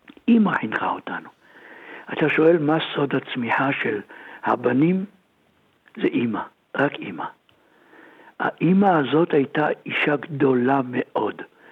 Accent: Jerusalem, Jerusalem District, Israel; אני מדבר בירושלים, בבית ישראל, היה רק שני חדרים.

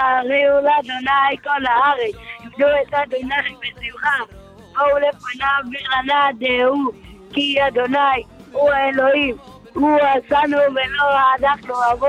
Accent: Netanya, Central District, Israel

